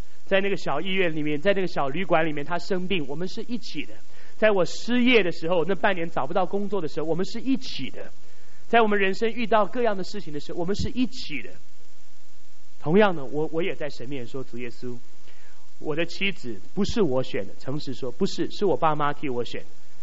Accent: China; 我们中国人有一句最悲哀的话，叫做夫妻本是同林鸟，大难来时各自飞。

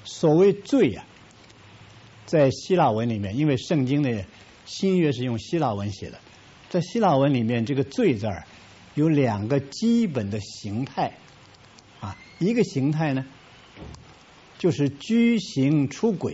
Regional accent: China; 我们中国人得天独厚，有很多中国的文化背景啊

